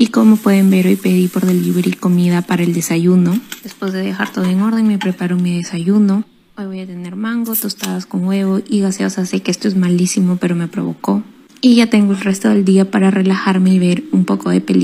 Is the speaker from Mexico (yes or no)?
no; Peru; now in United States; Una mañana en mi vida como esposa peruana en Estados Unidos. … tengo 26 años y estoy casada. Hace 3 años vivo en Estados Unidos